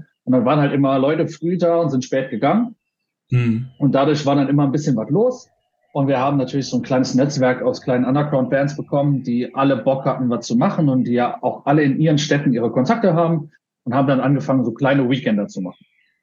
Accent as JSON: {"language": "German", "region": "Saarland", "country": "Germany", "said": "Wir sagen aus dem Saarland. Sagen die, ja, wo aus dem Saarland? Ja, in der Nähe von Saarbrücken."}